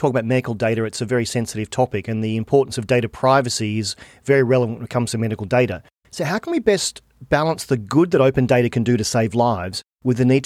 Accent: Australia; now in United Kingdom; as an Australian living in the UK

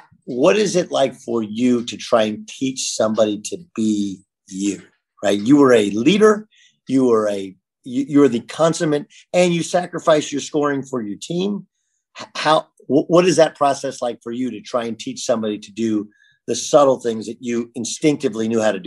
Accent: California, United States; I used to come home and watch the Big East, because I grew up in California.

